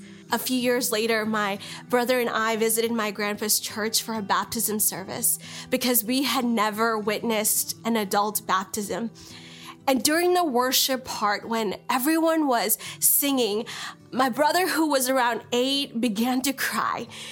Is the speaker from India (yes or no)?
yes; India; born there; this is my story. I was born in India into an Orthodox Christian home with a rich heritage in Christianity dating back to the time when one of the disciples, Thomas, came to Kerala, India.